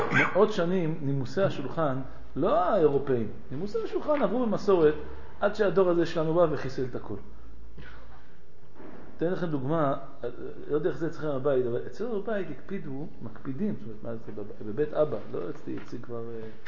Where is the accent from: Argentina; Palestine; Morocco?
Morocco; אנחנו נקראים מרוקאי.